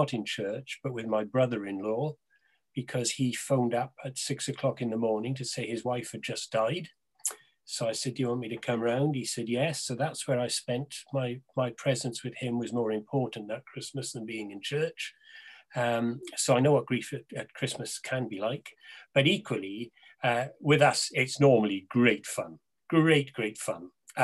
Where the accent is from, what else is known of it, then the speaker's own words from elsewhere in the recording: Wales, United Kingdom; I have 2 sets of 6 words, being a Welshman.